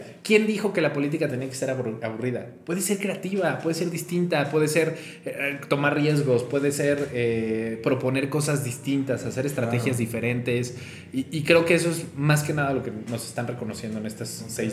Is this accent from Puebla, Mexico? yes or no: yes; Puebla, Mexico; also born or lived in Tlaxcala; Yo nací en Puebla, posteriormente crecí en Tlaxcala y regreso a Puebla.